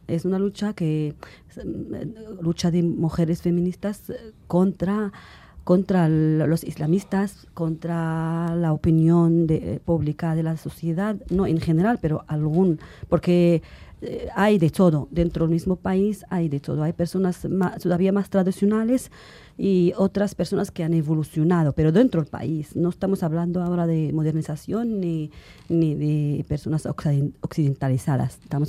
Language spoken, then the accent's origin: Spanish; Morocco; muchas escritoras hoy en día en mi país, en Marruecos